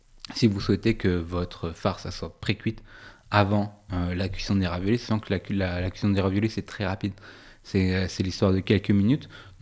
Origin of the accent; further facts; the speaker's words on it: Nouvelle-Aquitaine, France; Moi, chez moi, dans le Poitou, on mange du chou farci.